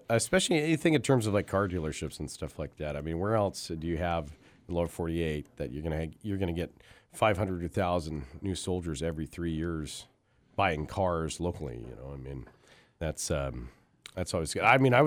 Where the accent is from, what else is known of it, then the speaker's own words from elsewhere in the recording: Kirkland, Washington, United States; moved away as an adult; I grew up in the Seattle suburb of Kirkland, you know, made famous by Costco